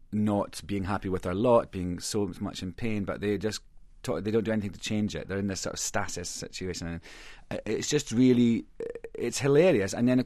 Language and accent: English; Scotland, United Kingdom; being Scottish